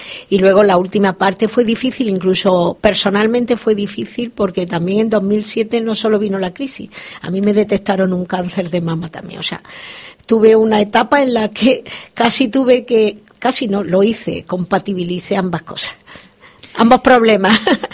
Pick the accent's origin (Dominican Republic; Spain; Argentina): Spain; Granada, Andalusia; yo soy granadina